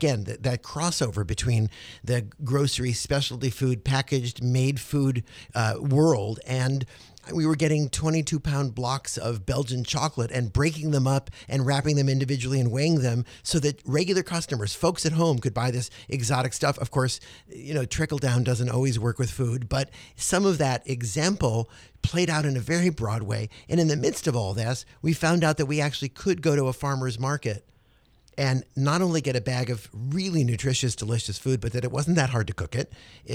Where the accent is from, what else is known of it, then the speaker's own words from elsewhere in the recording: California, United States; now in Sonoma County, United States; when I was raised in Southern California, it was always about, can we take the tops of those off for you, ma'am?